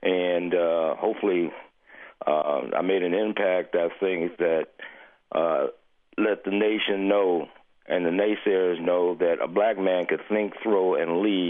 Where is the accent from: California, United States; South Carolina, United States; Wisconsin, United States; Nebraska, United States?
Nebraska, United States; Omaha; the lessons I learned growing up in Omaha, Nebraska, getting an opportunity in college to play the position